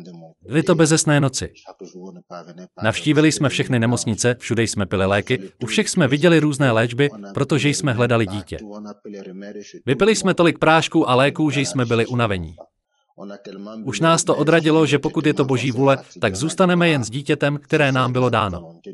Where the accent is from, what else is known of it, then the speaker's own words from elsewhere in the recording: Cameroon; jsem z Kamerunu